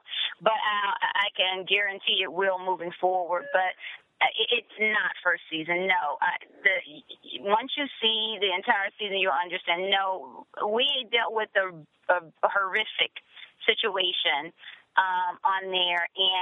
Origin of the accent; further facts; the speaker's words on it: Chattanooga, Tennessee, United States; My husband's from Bangladesh. You know, I'm from Chattanooga, Tennessee.